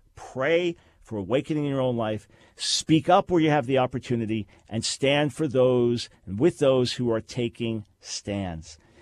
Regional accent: New York, United States; New York Yankees, which I grew up with as my team, being a New Yorker, Yankees and Mets, but I preferred the Yankees

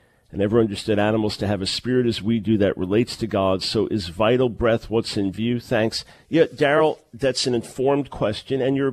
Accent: New York City, New York, United States; also born or lived in Seminole, Alabama; And, you know, we're New Yorkers. We're Jewish people from New York. And New York culture, New York style is very different.

